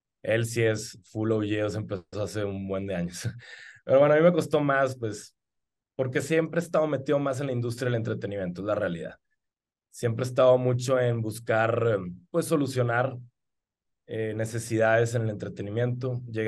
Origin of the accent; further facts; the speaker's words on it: Guadalajara, Jalisco, Mexico; also born or lived in Monterrey; por ser un regio adoptado. O sea, yo fui criado en Guadalajara, Jalisco. Y a los 2 años de edad viví en Monterrey, Nuevo León